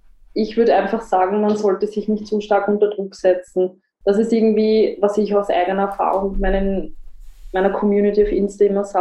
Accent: Austria; Ich komme aus Österreich und spreche sehr im Dialekt

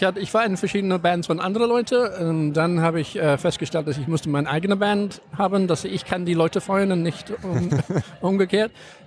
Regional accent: England, United Kingdom; German is a second language; also born or lived in South Africa; now in Berlin, Germany; Ich komme aus England und Südafrika. Ich habe bin in Berlin in 91 gelandet und habe so all die Zeit von den 90er gelebt mit Tacheles und so.

